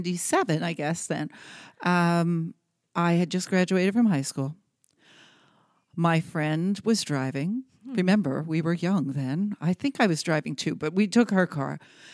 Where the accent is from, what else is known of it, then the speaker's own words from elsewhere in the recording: New York, United States; This was in New York. I am a New Yorker. Good. I have my New York sweatshirt on, actually, today. Yeah, so I grew up in New York, and this was almost in Queens. So the border of Long Island and Queens.